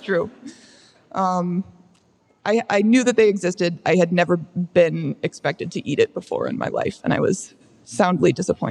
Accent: Illinois, United States; Yeah, so I grew up in the Chicago suburbs. There's no shortage.

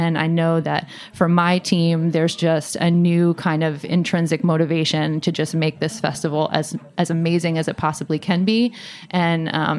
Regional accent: Vermont, United States; And I'm from Vermont. So, I mean, really, what am I doing?

